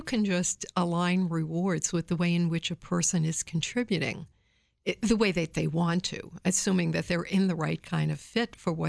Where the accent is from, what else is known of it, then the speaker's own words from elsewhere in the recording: New York City, New York, United States; I worked for one of the largest cities in the world, New York, my hometown.